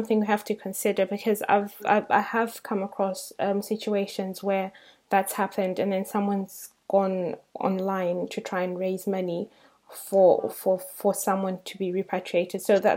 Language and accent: English; Zimbabwe; I'm from Africa, I'm originally from Zimbabwe, which is in Africa